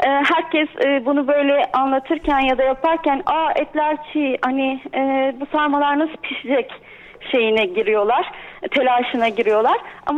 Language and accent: Turkish; Kardzhali, Kardzhali Province, Bulgaria; Bulgaristan'dayken Kırcalılıyız biz. Hı hı. Kırcalılı'nın Akpınar köyünden.